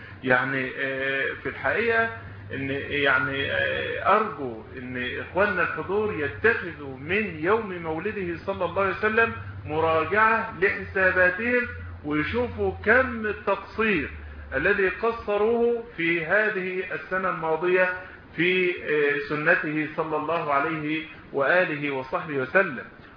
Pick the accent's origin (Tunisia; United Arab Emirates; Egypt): Egypt; وملأوا بلدتنا خصوصا مصر بهذه الاحتفالات،